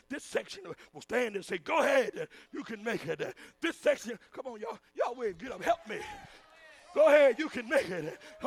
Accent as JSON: {"language": "English", "town": "Brooklyn", "region": "New York", "country": "United States", "said": "Y'all know I'm from Brooklyn, so sometimes it flashes in there sometimes."}